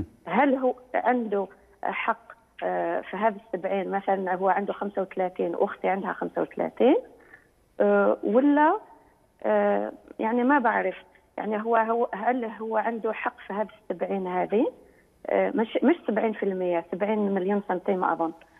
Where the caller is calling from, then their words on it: Canada